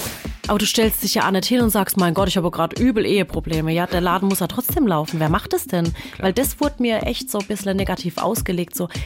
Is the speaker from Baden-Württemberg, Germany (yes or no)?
yes; Waghäusel, Baden-Württemberg, Germany; accent: Badisch; ich schwätze richtig badisch. Okay. Also ich bin schon waschechte Waghäuslerin.